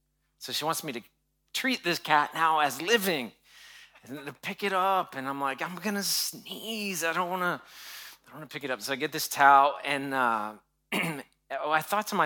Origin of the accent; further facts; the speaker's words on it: Tennessee, United States; And so that's growing up in Tennessee, that's where you get it.